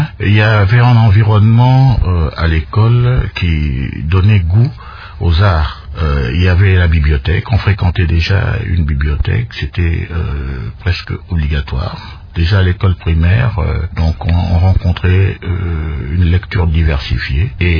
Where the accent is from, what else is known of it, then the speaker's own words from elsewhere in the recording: Kinshasa, DR Congo; Toute mon enfance à Kinshasa, de temps en temps quelques incursions dans les provinces, quelques mouvements à l'étranger, et puis voilà. Mais ça ne me gêne pas de dire que je suis quinois.